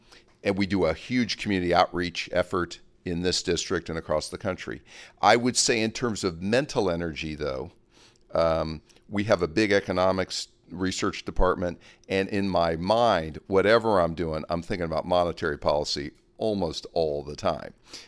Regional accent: Kansas, United States; I'm from Kansas.

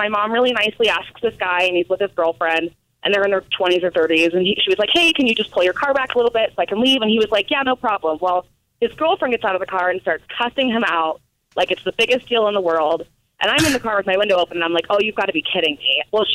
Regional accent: Denver, Colorado, United States; I'm from Denver.

